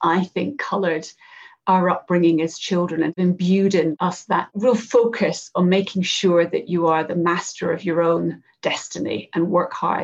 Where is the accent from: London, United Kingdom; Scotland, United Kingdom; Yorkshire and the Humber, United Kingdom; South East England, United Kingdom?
Scotland, United Kingdom; Edinburgh; So I am indeed born and bred in Edinburgh. My dad's a Glaswegian. My mum was very much from Edinburgh, both very, very working class backgrounds.